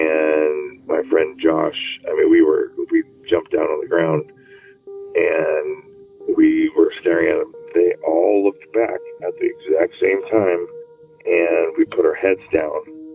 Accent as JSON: {"language": "English", "town": "Lafayette", "region": "California", "country": "United States", "said": "I'm from the Bay Area, actually Lafayette, California."}